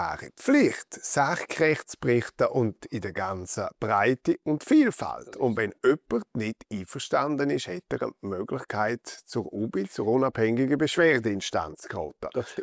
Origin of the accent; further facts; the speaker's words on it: Switzerland; das muss doch uns als Schweizer, als Patriot in unserem Sinn sein